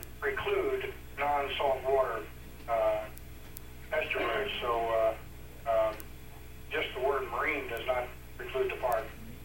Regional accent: Wrangell, Alaska, United States; from Wrangell.

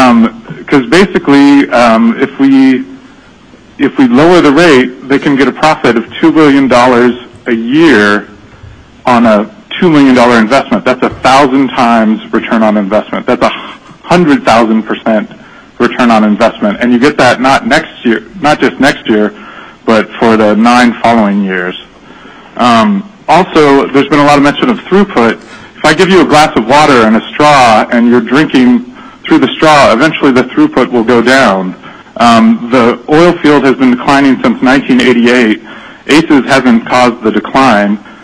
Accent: Fairbanks, Alaska, United States; born there; I was born in Fairbanks, and I've lived in Alaska most of my life.

